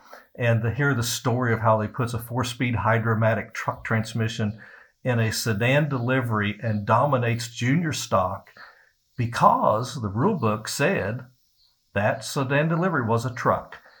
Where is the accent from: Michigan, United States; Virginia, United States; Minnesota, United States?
Virginia, United States; And then I come from Virginia.